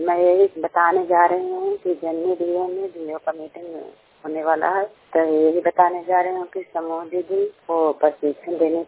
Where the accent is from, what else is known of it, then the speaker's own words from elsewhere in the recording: Nalanda, Bihar, India; मैं नालंदा जिला के रहने वाले हूँ, अंदर प्रखंड